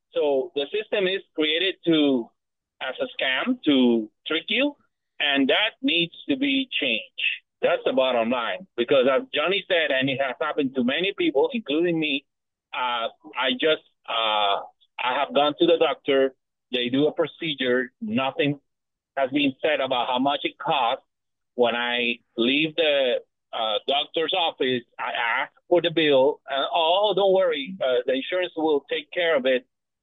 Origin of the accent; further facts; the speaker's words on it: Canada; I'm Canadian and I was there 10 years ago, a long time, and things have changed.